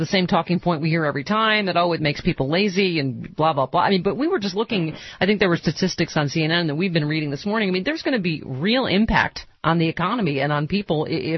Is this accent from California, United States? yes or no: yes; California, United States; Representative Karen Bass of my home state out here, the great state of California.